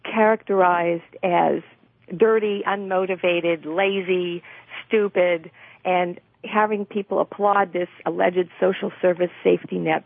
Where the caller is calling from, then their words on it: Encinitas, California, United States; I'm calling from Encinitas, and I live in San Diego County.